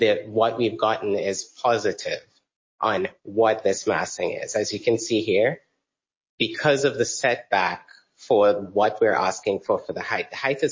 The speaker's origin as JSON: {"language": "English", "country": "Trinidad & Tobago", "moved": "as an adult", "lives_now": "Savannah, United States", "said": "Because I'm from Trinidad, so clearly you hear my accent."}